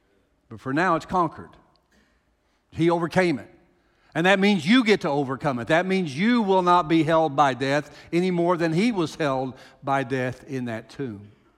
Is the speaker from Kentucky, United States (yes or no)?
yes; Kentucky, United States; I wish I had a Scottish accent, but you would probably still know I was from Kentucky, so I just won't.